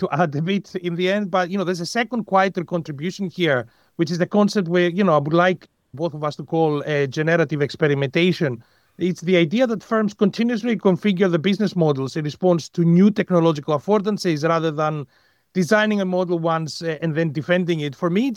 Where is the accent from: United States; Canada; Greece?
Greece; English is a second language; now in Scotland, United Kingdom; I'm come from Greece. I completely understand, you know, we're very close culturally with Italy. But, you know, I live in UK, in Scotland.